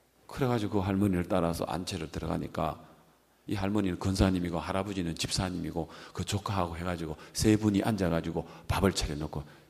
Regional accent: Gyeongsang, South Korea; accent: Gyeongsang dialect; 나는 경상도 사투리 써가지고 밥 못 먹어 잠 못 자

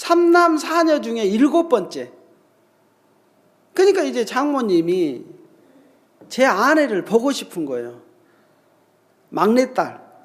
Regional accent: Jeolla, South Korea; 삼남 사녀 중에 일곱 번째입니다. 그래가지고 저는 전라도가 고향이고요.

